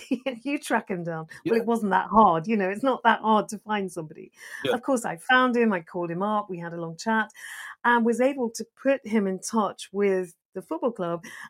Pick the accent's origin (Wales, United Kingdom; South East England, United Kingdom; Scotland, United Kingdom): South East England, United Kingdom; I lived in the country. I grew up in Kent.